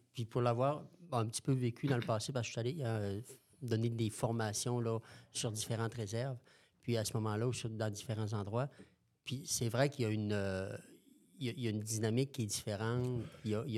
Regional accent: Roberval, Quebec, Canada; moi, je suis originaire de Robertval, donc j'ai fait mes études primaires et secondaires à Robertval, à côté de Pointe-Bleue.

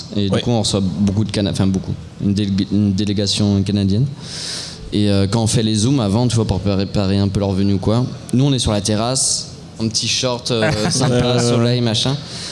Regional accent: France; c'est que en tant que Français

